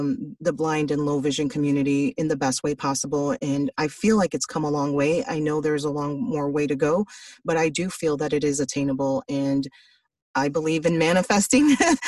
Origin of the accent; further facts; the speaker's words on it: Chicago, Illinois, United States; because I'm from Chicago and a major Chicago Bulls fan, especially during the Michael Jordan era.